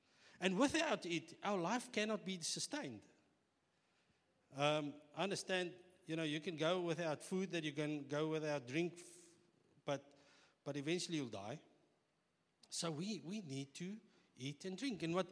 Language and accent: English; South Africa; I mean, we are South African. Ons kan eat.